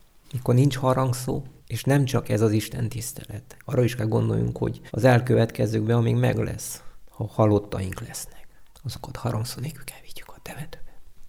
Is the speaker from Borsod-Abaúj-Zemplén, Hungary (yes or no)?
no; Héderfája, Veszprém County, Hungary; mivel hogy én Héderfáj vagyok, itt nőttem fel, nem is messze lakok